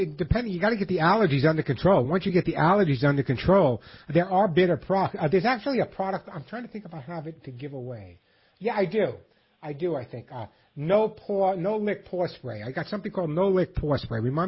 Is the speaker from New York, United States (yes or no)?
yes; New York, United States; accent: New York; It's my New York accent.